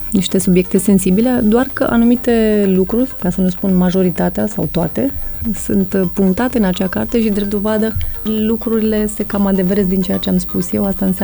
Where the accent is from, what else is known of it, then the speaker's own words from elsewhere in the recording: Romania; să fiu fericită și mândră că sunt româncă